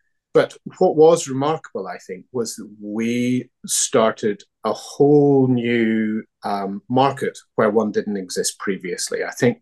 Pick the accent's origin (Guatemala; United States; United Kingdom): United Kingdom; Northern Ireland; I was growing up in the Troubles in Northern Ireland. I was off school sick a lot. I was sent off to this terrible boarding school in Belfast.